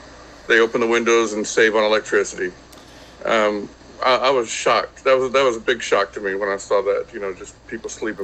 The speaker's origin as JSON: {"language": "English", "town": "Victoria", "region": "Texas", "country": "United States", "tie": "born there", "also_born_or_lived": "Japan / San Antonio, United States", "said": "I was born in Victoria, Texas. Was in the Air Force for 12 years, where I spent a lot of time in Japan."}